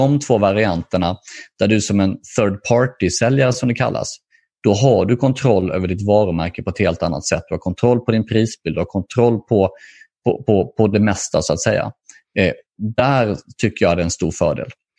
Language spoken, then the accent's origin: Swedish; Småland, Sweden; accent: Småländska; jag talar ju dessutom så här småländska, så jag har lite konstiga accent kanske på min svenska.